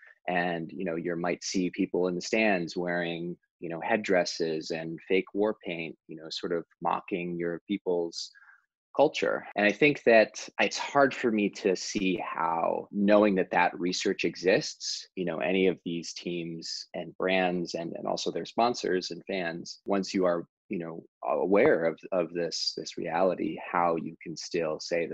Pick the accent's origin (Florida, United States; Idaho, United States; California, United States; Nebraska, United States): California, United States; Oakland; I grew up in Oakland, Oakland, California, which is, you know, a Black Mecca in its own right.